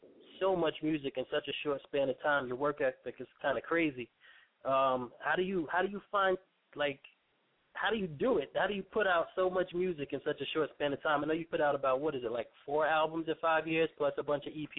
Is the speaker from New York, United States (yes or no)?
yes; Brooklyn, New York, United States; You know, I'm a Brooklyn dude, but, you know.